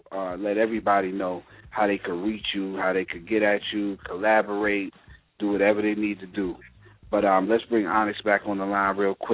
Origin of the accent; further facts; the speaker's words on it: New York, United States; Even though I'm from New York, I've been a Ravens fan forever, man, since Ray Lewis came into the league.